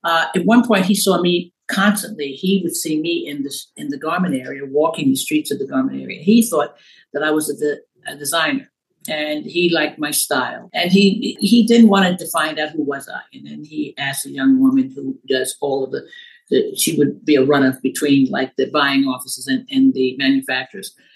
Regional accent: Brooklyn, New York, United States; Yes, of course, because I grew up in Brooklyn and Bedford Stuyvesant, and you have a lot of people with style around you.

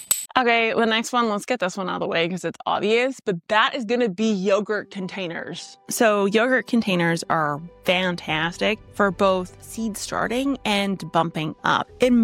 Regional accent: Canada; That might be because I'm Canadian

